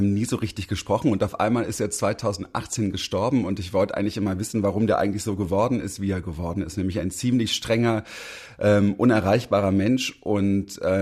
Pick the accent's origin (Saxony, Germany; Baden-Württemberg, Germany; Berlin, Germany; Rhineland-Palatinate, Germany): Berlin, Germany; ich bin in Berlin-Pankow groß geworden, da gab es einen Konsum an der Ecke